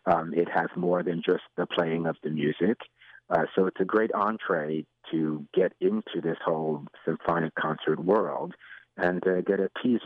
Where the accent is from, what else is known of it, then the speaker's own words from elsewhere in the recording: New York City, New York, United States; also born or lived in Midwest / California; now in Kalamazoo, United States; I'm a New Yorker originally, New York City, and I'd lived in the Midwest, I'd lived in California, I'd lived in lots of places in the United States.